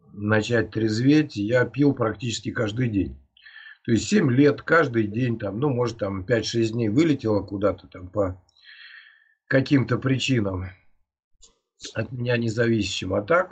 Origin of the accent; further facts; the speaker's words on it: Kaliningrad, Kaliningrad Oblast, Russia; я алкоголик, вот, я из Калининграда.